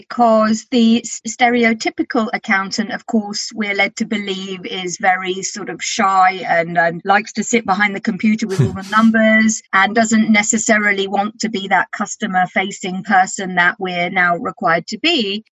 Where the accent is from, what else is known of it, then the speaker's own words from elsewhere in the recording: England, United Kingdom; moved away as an adult; now in Norway; I moved to Norway in 2008. I'm actually English, but now live in Norway.